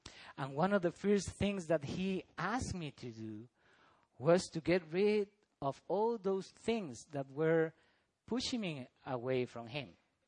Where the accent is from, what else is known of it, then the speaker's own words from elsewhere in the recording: San Jose, San José, Costa Rica; English is a second language; I grew up in a place that I'm from Costa Rica, and from San Jose, the capital. And most of my life there was in a place called desamparados.